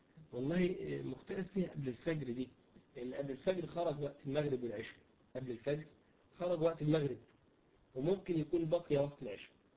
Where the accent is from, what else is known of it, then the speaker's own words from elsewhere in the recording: Egypt; المخطوبة اللي هو بيسموه عندنا في مصر قرأ فتحتها